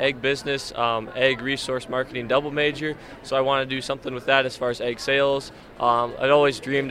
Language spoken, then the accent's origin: English; Hartford, South Dakota, United States; as the South Dakota State FFA president this year, and I'm from Hartford, South Dakota.